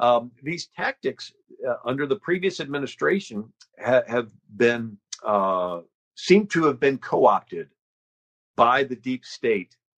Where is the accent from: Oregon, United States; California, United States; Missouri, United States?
Missouri, United States; St. Louis; I'm from St. Louis, which is 30 miles from Ferguson.